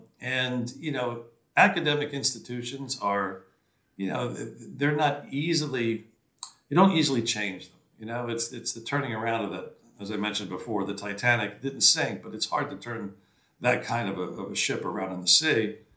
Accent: New York City, New York, United States; Nothing wrong with Pennsylvania, but you know, I'm a kid from the Bronx. I need a city.

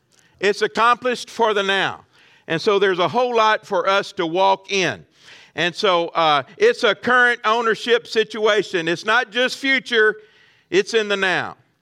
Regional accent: Texas, United States; Now, I grew up in the Piney Woods of East Texas, way back in the country.

